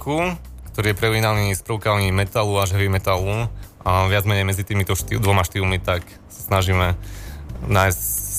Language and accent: Slovak; Žilina, Žilina Region, Slovakia; Áno, áno, všetci sme zo Žiliny.